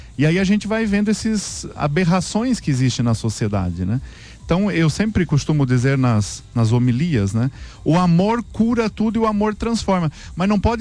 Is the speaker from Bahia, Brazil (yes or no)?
no; Urânia, São Paulo, Brazil; Agora eu estive recentemente na minha terra, né? Lá no interior de São Paulo, Urânia